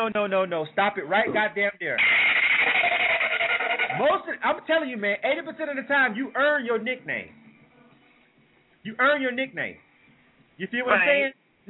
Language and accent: English; California, United States; 8 to 10 p.m. Eastern, which is 7 to 9 in the Bay, which is my hometown.